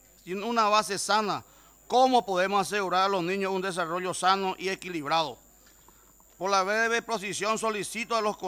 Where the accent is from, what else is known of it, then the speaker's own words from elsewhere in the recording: Paraguay; olvidar nuestro compromiso como paraguayos con la familia